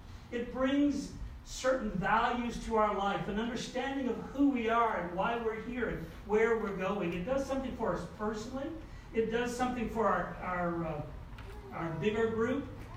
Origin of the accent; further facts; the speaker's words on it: Hartland, New Brunswick, Canada; If you've ever visited my hometown in Hartland, New Brunswick, this is the longest covered bridge in the world.